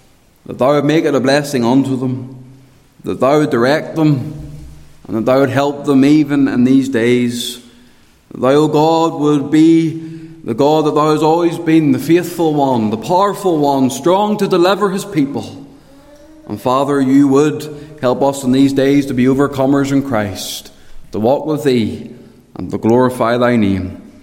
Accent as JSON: {"language": "English", "town": "Portadown", "country": "United Kingdom", "tie": "born or raised there", "said": "when I grew up in Port of Ogie, I had an even more wonderful privilege because my house was right next to the bonfire."}